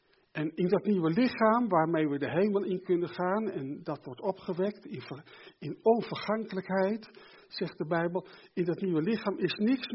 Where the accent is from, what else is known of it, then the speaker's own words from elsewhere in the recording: Gelderland, Netherlands; ik kom van de Veluwe, dus daar komt het waarschijnlijk wat meer voor als hier